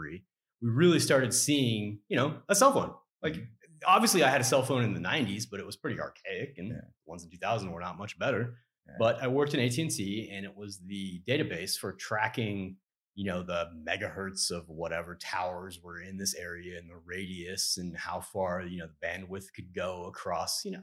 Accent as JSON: {"language": "English", "region": "California", "country": "United States", "tie": "born or raised there", "said": "No, I'm born and bred in California."}